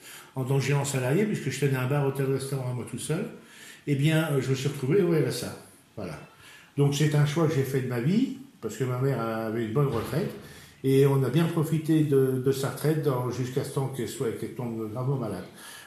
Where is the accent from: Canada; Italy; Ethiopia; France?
France; Versailles, Île-de-France; born there; je suis né à Versailles